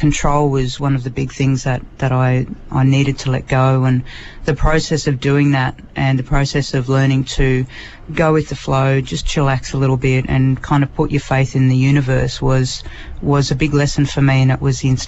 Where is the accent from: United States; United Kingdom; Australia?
Australia; Dubbo, New South Wales; now in Sunshine Coast, Australia; I spent most of my life growing up in Dubbo, and around the surrounding towns like Bathurst, Cobar, Binaway, Coonabarabran, and have been very fortunate enough to live up here on the Sunshine Coast for the last 8 years.